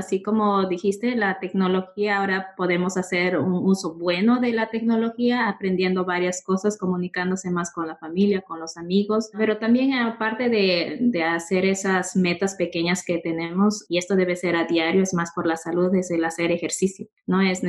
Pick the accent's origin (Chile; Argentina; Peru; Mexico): Peru; Yo sé que yo soy de Perú